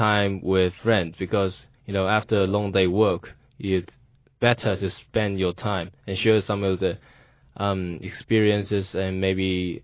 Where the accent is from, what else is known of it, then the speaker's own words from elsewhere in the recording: Taipei, Taiwan; Well, I'm from Taipei, and I've lived there for quite a long time.